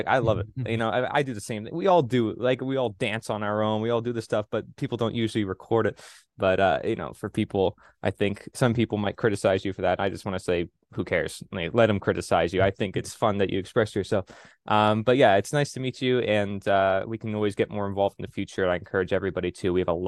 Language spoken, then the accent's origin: English; Pennsylvania, United States; And I met a lot of them in Philadelphia because I'm from Pennsylvania.